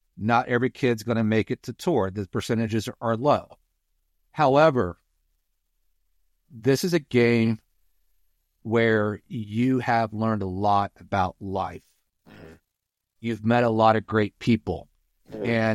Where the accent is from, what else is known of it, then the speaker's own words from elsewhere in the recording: Kokomo, Indiana, United States; I grew up in Kokomo with Kerry Hungate